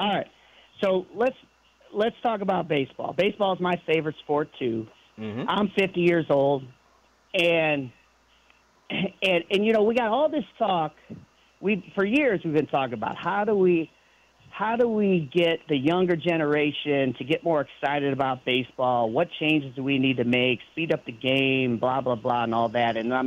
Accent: Wheaton, Illinois, United States; now in Memphis, United States; I'm from outside of Chicago. I'm from Wheaton and, you know, Chicago suburbs. I'm in Memphis because my mom's cancer came back, so we had to come down here.

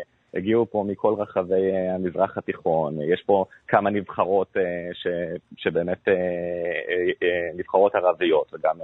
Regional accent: Tzur Hadassah, Jerusalem District, Israel; now in Ramat Gan, Israel; אני במקור מצור הדסה, אבל עכשיו אני גר ברמת גן אחר.

